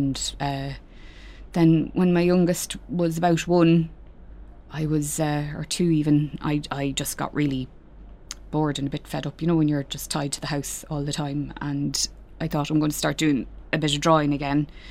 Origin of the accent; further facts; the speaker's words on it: Drogheda, Leinster, Ireland; No, I'm originally from Drogheda.